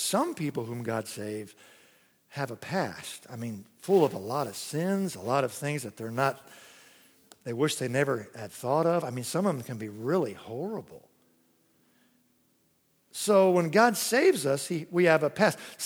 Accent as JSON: {"language": "English", "region": "Missouri", "country": "United States", "tie": "born there", "said": "I usually say, well, I was born in Missouri, but I didn't live there too long."}